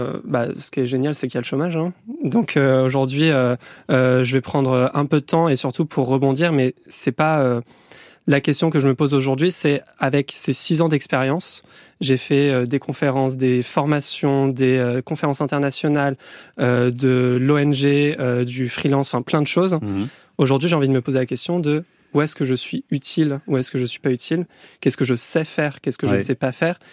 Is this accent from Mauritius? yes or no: no; France; donc en tant que française, français, on a une responsabilité